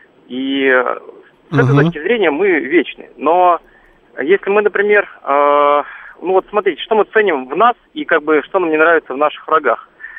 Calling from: Moscow, Russia; я из Москвы.

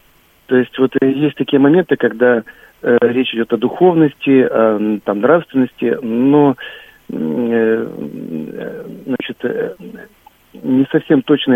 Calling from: Syktyvkar, Komi Republic, Russia; из Сыктывкара. У меня к вам вопрос.

